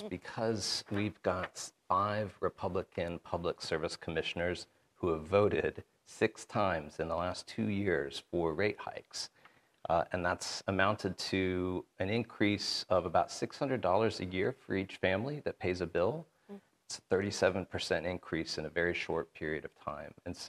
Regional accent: Chattanooga, Tennessee, United States; So I was raised just outside of Georgia in Chattanooga, went to the University of Memphis.

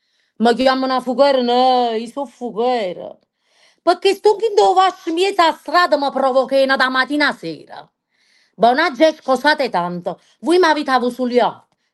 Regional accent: Naples, Campania, Italy; mio padre è di San Giovanni a Carbonara e mia mamma è di via del Largo Donna Regina, diciamo, siamo proprio napoletani veraci.

